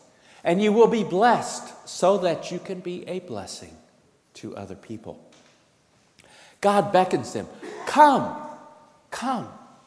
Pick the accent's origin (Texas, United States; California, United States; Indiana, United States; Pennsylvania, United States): Texas, United States; Growing up in Texas, in Central Texas and South Texas, I knew it was going to be different.